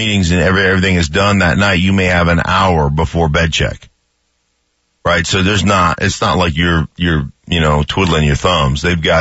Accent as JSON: {"language": "English", "region": "Alaska", "country": "United States", "tie": "born or raised there", "said": "I grew up in Alaska, you know, there's definitely a difference there that I can't."}